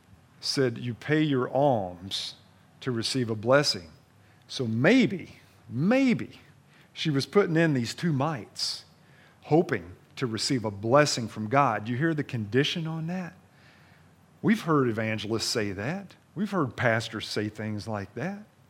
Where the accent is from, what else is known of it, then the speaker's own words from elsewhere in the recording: Kentucky, United States; Now listen, I'm from Kentucky, so my train of thought don't run too deep, all right?